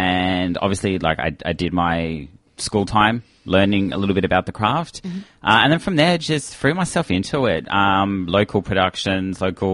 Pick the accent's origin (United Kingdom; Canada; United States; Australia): Australia; Melbourne, Victoria; I'm not from Perth. I'm from Melbourne.